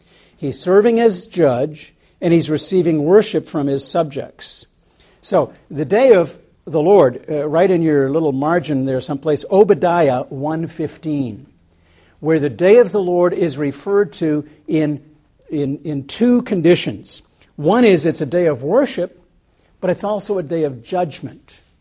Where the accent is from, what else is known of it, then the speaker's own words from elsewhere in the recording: New England, United States; now, Kathy and I Kathy and I grew up in New England